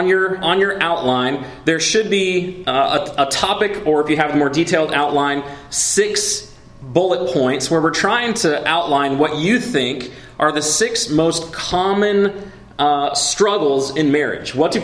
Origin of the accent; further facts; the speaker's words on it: Oregon, United States; moved away as an adult; also born or lived in Washington; I grew up in the Pacific Northwest, Oregon and Washington. I moved to the Midwest when I was 18